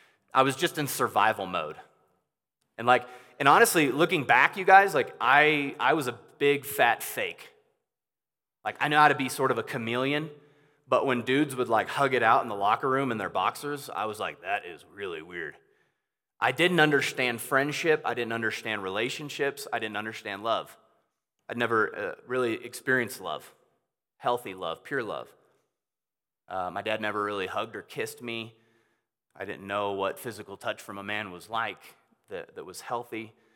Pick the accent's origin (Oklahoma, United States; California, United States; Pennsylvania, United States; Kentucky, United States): California, United States; also born or lived in Illinois; So, I was born in California... born in Illinois, raised in California.